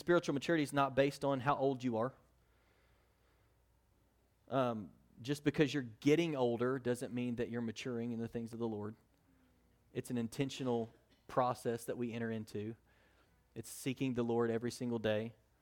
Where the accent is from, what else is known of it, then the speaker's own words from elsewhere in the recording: Oklahoma, United States; so I'm originally from Oklahoma, so don't hold that against me, but I'm originally from Oklahoma, and so I grew up out as an OU fan.